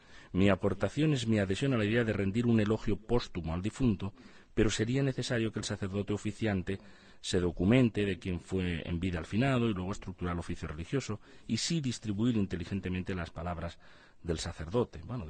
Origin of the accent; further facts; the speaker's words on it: Camporrells, Aragon, Spain; era el cura párroco de mi pueblo. Yo fui monaguillo suyo.